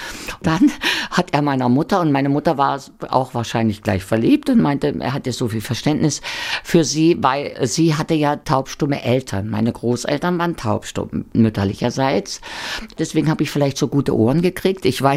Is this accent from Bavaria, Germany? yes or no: no; Thuringia, Germany; Und ich bin in Thüringen groß geworden und in einem Zuhause, das sehr die Musik geliebt hat.